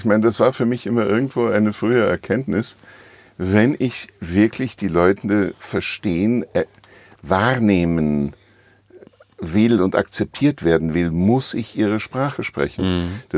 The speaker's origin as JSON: {"language": "German", "region": "Vienna", "country": "Austria", "tie": "born or raised there", "moved": "yes", "said": "ich vermisse natürlich meine Heimat Wien sehr, denn das ist einzigartig."}